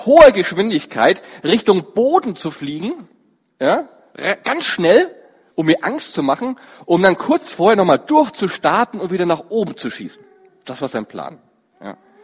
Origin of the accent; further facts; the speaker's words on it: Forchheim, Bavaria, Germany; Ich bin eigentlich aus Franken. Ja. Ich bin der Franke aus Forchheim.